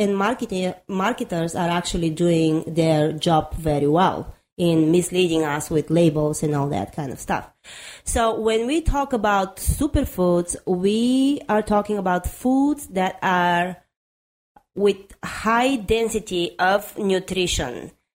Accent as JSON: {"language": "English", "country": "Bulgaria", "accent": "Eastern European", "second_language": "English", "said": "Bulgaria."}